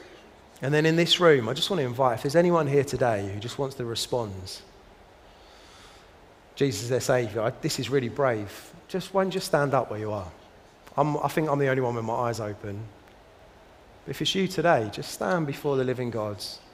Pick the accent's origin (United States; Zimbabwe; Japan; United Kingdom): United Kingdom; London; accent: South London; in my South London accent, it sounds a little bit more like woes than wows.